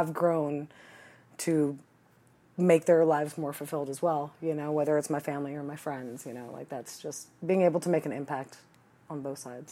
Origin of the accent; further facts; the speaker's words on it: New Hope, Pennsylvania, United States; also born or lived in Bristol, Pennsylvania / Long Beach Island, New Jersey; So I was born outside of Bristol. Or I was born in Bristol, Pennsylvania. That's where I was originally born. My dad is from Philadelphia. My mom is from Denmark. And so we lived in between like New Hope, Pennsylvania, and Long Beach Island, New Jersey